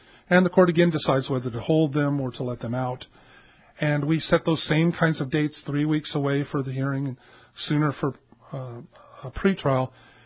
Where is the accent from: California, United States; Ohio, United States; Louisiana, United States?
California, United States; San Diego; Import, but I grew up in Pacific Beach in San Diego, so Southern California.